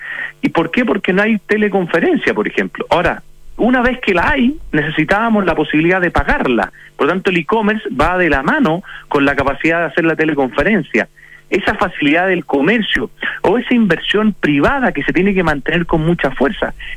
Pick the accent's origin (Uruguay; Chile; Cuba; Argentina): Chile; nosotros como chilenos